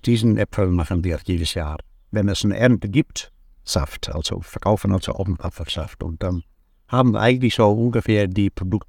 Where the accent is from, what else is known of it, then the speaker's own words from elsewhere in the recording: Netherlands; now in Germany; Also wir kommen aus den Niederlanden, alle beide. Und wir haben damals auch Kühe mitgebracht aus den Niederlanden